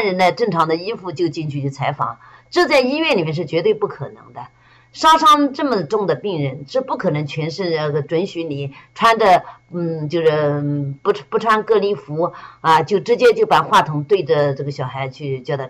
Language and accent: Chinese; China; 我是中国人，你听我讲话不是中国人吗？